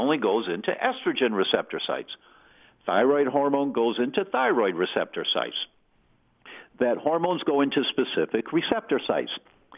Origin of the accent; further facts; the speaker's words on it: Detroit, Michigan, United States; I grew up in Detroit across the river from the Rouge plant, Ford's largest assembly line.